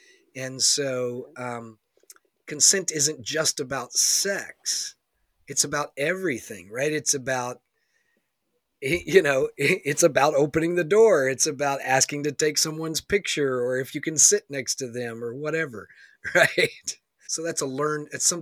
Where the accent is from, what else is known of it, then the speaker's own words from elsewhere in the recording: the South, United States; now in Seattle, United States; I live in Seattle, Washington now, which is very different from where I grew up in the East Coast South, you know.